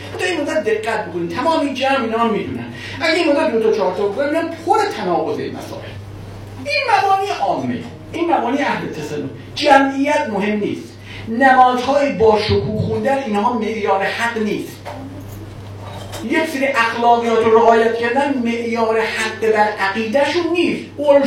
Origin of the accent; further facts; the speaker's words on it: Iran; گفتم من ایرانی هستم، طلبه هستم.